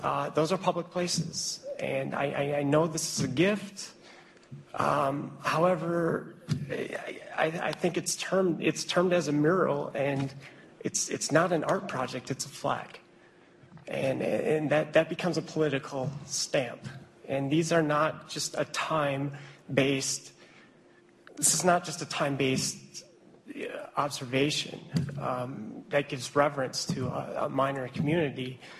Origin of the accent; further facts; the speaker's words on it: Madison, United States; I'm from Madison. I'm from this entire state. I got my degrees 20 years ago here, sociology, economics.